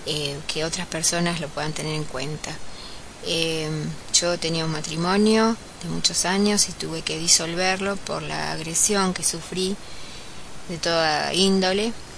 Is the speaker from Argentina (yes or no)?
yes; Argentina; En la actualidad, acá en Argentina, en mi país, hay mucha ayuda para la mujer